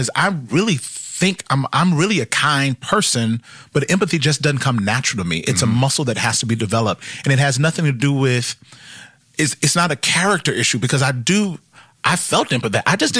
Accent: the South, United States; I grew up in the South, so it was like every Sunday just come.

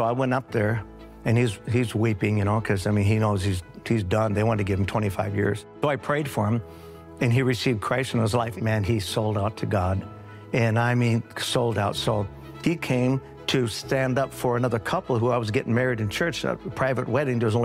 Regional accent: Sioux Falls, South Dakota, United States; I am from Sioux Falls, South Dakota.

